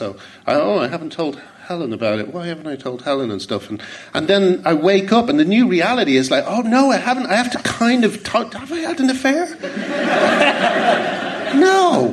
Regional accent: Ireland; I hadn't even thought about it. I'm Irish and I hadn't even thought about it.

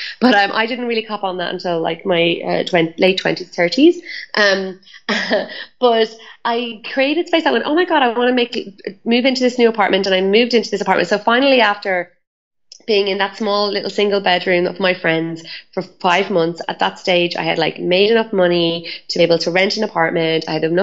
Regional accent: Ireland; like I'm Irish, so it's cold usually.

